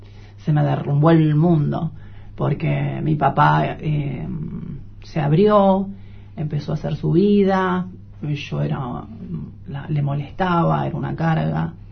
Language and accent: Spanish; Viedma, Río Negro, Argentina; born there; Acá en Viedma.